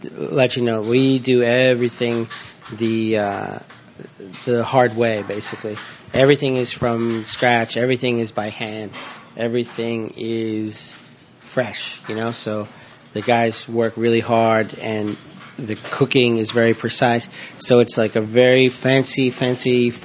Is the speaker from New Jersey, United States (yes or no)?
yes; New Jersey, United States; I am a Jersey boy. I grew up eating very simply and all of that.